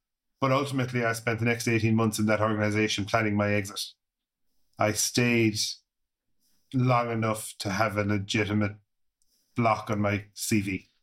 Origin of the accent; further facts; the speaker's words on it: Limerick, Munster, Ireland; A bit about myself and my background. I'm from Limerick.